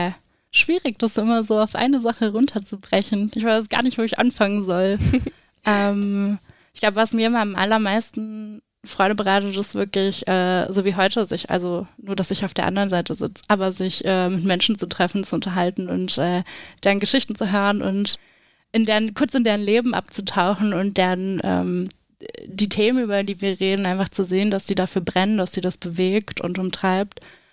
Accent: Mecklenburg-Vorpommern, Germany; now in Thuringia, Germany; Ich komme selbst nicht aus Thüringen, ich bin aus Mecklenburg-Vorpommern, kleines Nordlicht

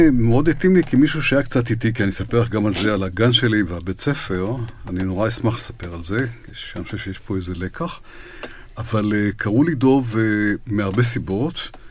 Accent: Ramat Gan, Tel Aviv District, Israel; born there; אני ישראלי, נולדתי ברמת גן, זאת עיר שקרובה לתל אביב.

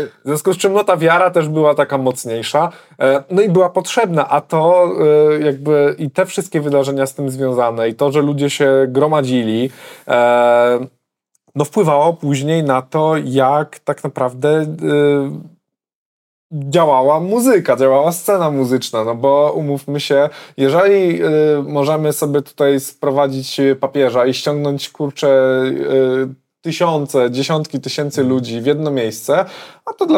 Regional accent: Lower Silesian Voivodeship, Poland; ja wychowując się w latach 90. Wręcz słyszałem, że mam się sam nie włóczyć czy coś tam, bo mi skiny albo panki krzywdę zrobią, nie? Dosłownie. W jakimś kurwidołku na Dolnym Śląsku, 15-tysięcznym.

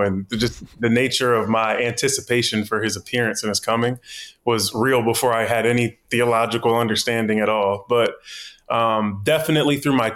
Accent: Laurel, Maryland, United States; So I'm from Laurel, Maryland. Virginia came into my history just through college. So I grew up in a Baptist church.

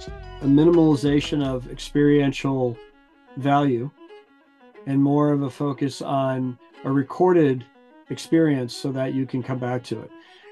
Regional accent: Aspen, Colorado, United States; the things that I've experienced growing up in Aspen absolutely affected my life

